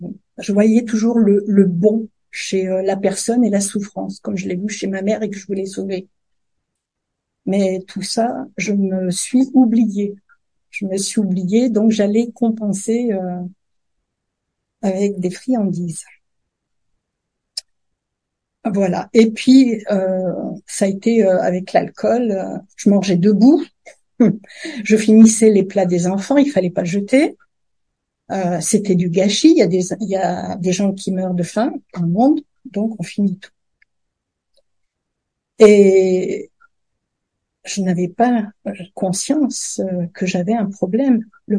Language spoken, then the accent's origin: French; Algeria; Alors, ma vie a commencé en Algérie. Je suis née en Algérie et j'ai vécu la guerre d'Algérie.